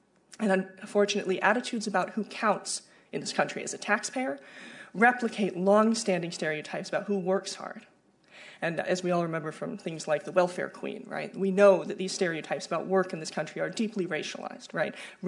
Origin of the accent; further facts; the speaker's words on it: California, United States; I'm from California. It happens far too commonly, frankly.